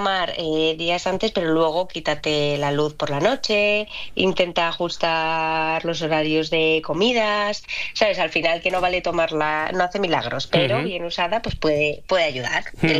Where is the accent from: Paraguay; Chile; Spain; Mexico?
Spain; así somos los españoles